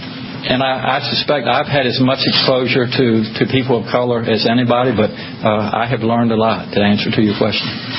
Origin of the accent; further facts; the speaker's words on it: Eastern Shore, United States; unique opportunity growing up on the Eastern Shore. I was in public school during desegregation.